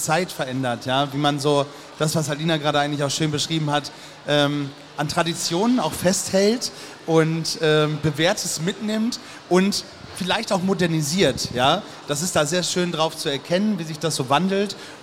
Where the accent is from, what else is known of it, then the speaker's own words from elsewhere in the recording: Bremerhaven, Bremen, Germany; wir kommen ja aus Bremerhaven.